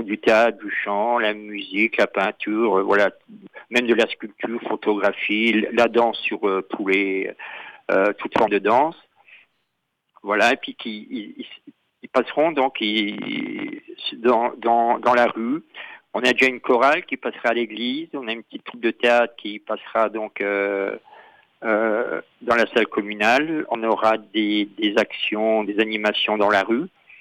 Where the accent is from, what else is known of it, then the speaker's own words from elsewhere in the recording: Grand Est, France; Alors, en fait, moi, je viens des Vosges.